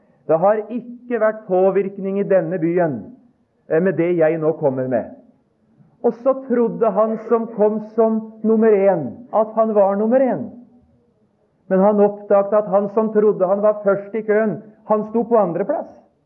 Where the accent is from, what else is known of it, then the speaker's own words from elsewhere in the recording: Vestland, Norway; Jeg kommer fra Sotra